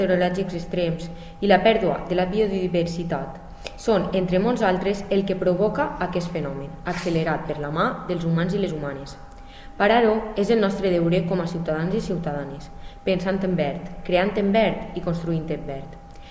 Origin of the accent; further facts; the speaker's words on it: Valencia, Valencian Community, Spain; Soc de València i vaig a ser una mestra d'educació infantil.